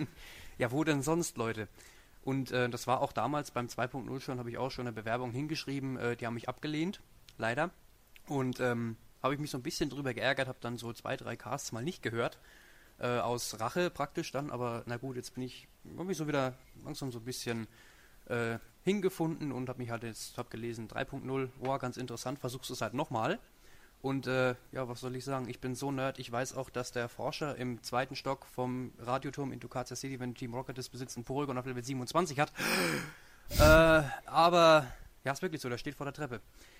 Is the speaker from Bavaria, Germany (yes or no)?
yes; Bavaria, Germany; ich komme so ziemlich noch aus Bayern, gerade so noch, also ganz im Norden von Bayern. Also ich bin kein Bayer, das möchte ich bitte klargestellt haben.